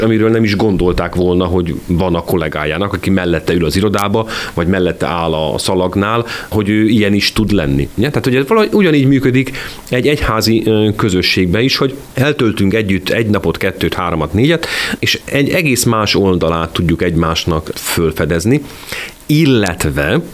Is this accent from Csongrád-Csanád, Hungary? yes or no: no; Kerekegyháza, Bács-Kiskun, Hungary; amikor én viszem haza a kedves híveket, megmutatom Kerekegyházát